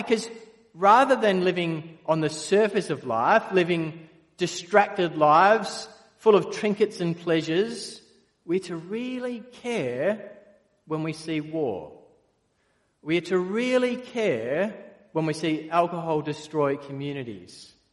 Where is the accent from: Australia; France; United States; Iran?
Australia; Perth, Western Australia; In the 1980s, growing up in Perth, blackouts happened several times in winter, every winter.